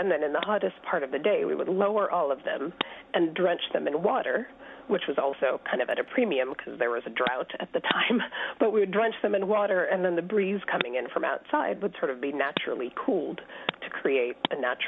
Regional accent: India; born or raised there; moved away

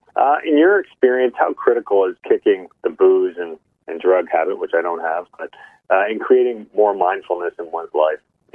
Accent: Halifax, Nova Scotia, Canada; I'm from Halifax, Nova Scotia.

